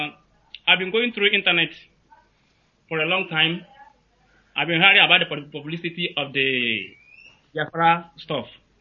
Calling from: Dakar, Senegal; I'm calling from Dakar, Senegal.

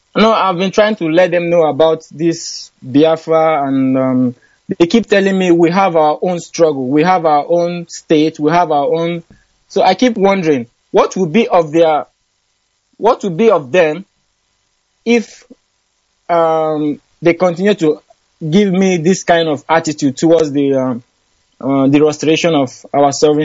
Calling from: Russia; I'm calling from Russia.

